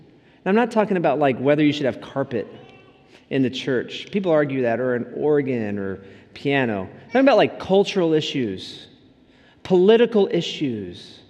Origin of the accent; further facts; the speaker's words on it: Washington, District of Columbia, United States; also born or lived in Upstate New York / Deerfield, Illinois; You know, I grew up in Washington, D.C. to a military family from a Minnesota farm boy. You deal with conflict a certain way in that family. Then I moved to upstate New York in the mountains.